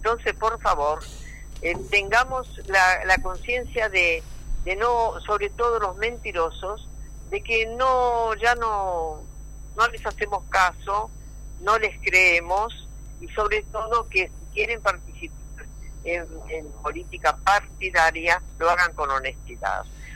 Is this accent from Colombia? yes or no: no; Argentina; también somos argentinas y participamos en nuestras opiniones con el respeto debido